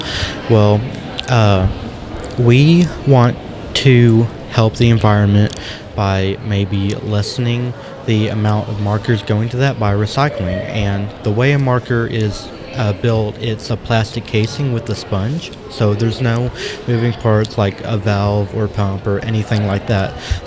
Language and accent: English; Paragould, Arkansas, United States; I'm from Greene County Tech, which is in Paragould, Arkansas.